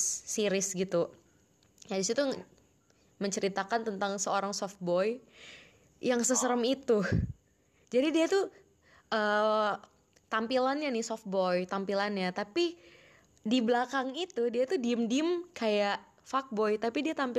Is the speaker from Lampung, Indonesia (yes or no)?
yes; Metro, Lampung, Indonesia; Terus gue jawab, gue dari metro. Hah? Metro mana? Metropolitan. Lo jawab kayak gitu. Hah? Enggak, gue dari kota metro. Provinsi mana? Gue jawab kan dari Lampung.